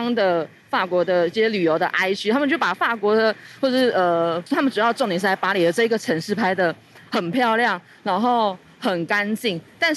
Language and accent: Chinese; Taiwan; 那也期待就是我们台湾人够把我们的热情给带出去这样子